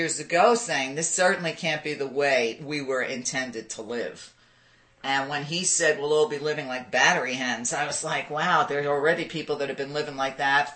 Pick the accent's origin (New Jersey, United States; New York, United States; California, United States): New York, United States; You know, originally I'm from New York, and I thought about all those projects.